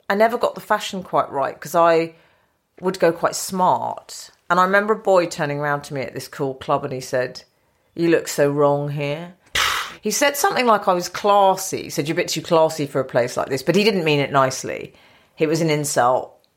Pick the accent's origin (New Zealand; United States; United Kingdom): United Kingdom; London; Well, I grew up in North London